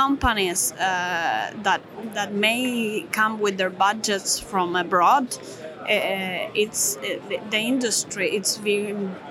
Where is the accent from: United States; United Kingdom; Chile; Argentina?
Argentina; Mendoza; now in Buenos Aires, Argentina; I'm from Argentina. Actually, I live now in Buenos Aires. I'm not from Buenos Aires, but I live in Buenos Aires.